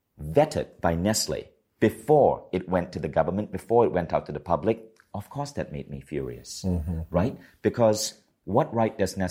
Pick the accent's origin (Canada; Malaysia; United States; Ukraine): Malaysia; I grew up in Malaysia